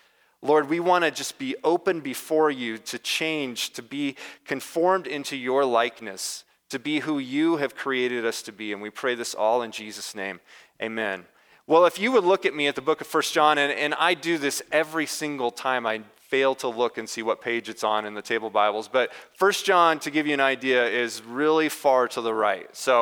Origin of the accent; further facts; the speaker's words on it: Nebraska, United States; Some of you know this already, but I'm from Northwest Nebraska, and some people call it the Promised Land.